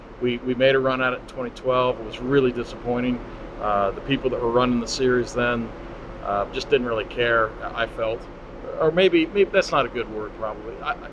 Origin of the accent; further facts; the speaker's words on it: Columbus, Ohio, United States; I grew up in Columbus, Ohio, 3 hours from Indianapolis. So I grew up every May getting the Indianapolis Star brought to me in Columbus, you know, in mail.